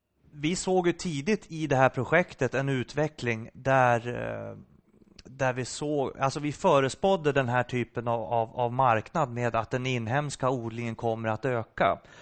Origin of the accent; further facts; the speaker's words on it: Sweden; som svensk narkotikapolis, att komma dit och titta så är det en katastrof.